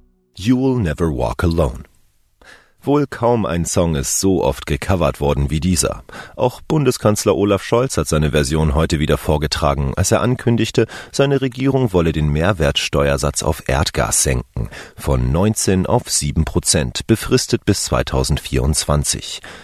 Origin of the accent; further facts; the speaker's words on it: Berlin, Germany; Irgendwann im Wendetaumel kam meine Heimatstadt Berlin auf die Idee, sich für Olympia zu bewerben